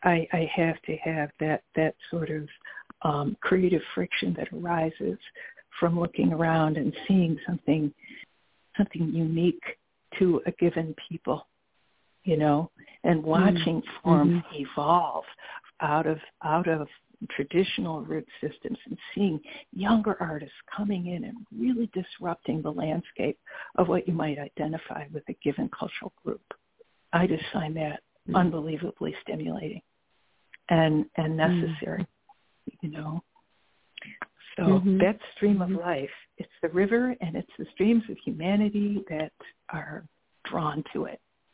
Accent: New York, United States; I feel that as a New Yorker, coming here to, a much smaller city

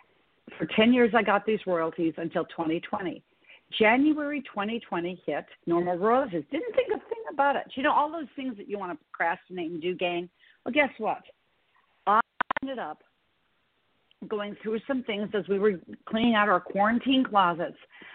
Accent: Montana, United States; born or raised there

